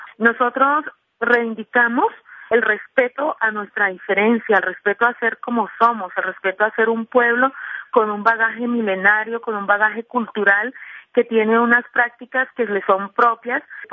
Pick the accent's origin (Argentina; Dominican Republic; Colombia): Colombia; nosotros tenemos cédula colombiana, somos ciudadanos colombianos, tenemos una connotación étnica que somos gitanos.